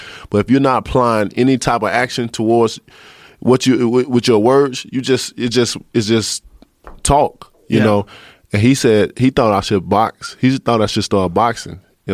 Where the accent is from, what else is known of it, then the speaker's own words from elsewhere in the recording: Alabama, United States; I said, I'm from Alabama.